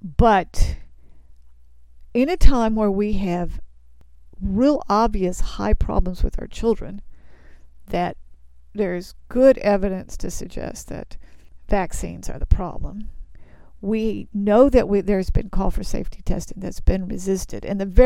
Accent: United States; And I'm an American. And I was reared that we were for liberty and justice for all.

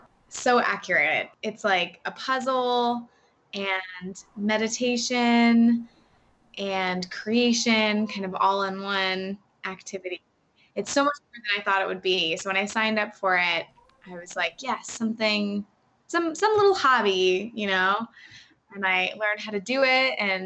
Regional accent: New Jersey, United States; now in Boston area, United States; going to high school in New Jersey. So usually people can relate to that. I don't really like to say I'm from New Jersey because it doesn't seem accurate. I ended up in Boston for school, or the Boston area

